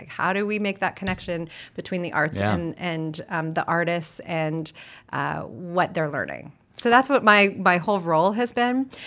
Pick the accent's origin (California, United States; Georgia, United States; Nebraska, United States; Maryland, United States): Nebraska, United States; I came from Cleveland, Ohio. That's not actually where I'm from. I'm from Nebraska originally.